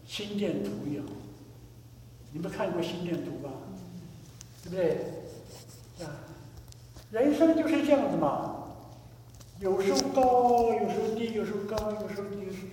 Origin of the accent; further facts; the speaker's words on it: China; 祸不单行，福无双至，福无双至，这不是我们中国人讲的吗？